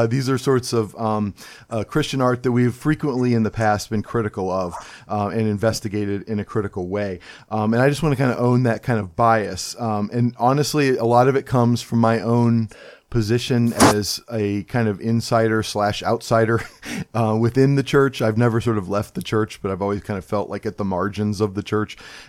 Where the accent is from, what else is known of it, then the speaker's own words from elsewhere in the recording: Cleveland, Ohio, United States; I'm from Cleveland, Ohio. This actually seems kind of mild to me, actually, in terms of snow.